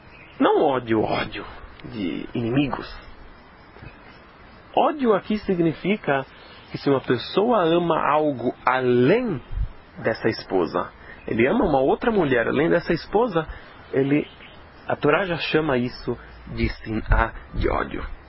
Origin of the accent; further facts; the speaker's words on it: Brazil; Eu sou brasileiro.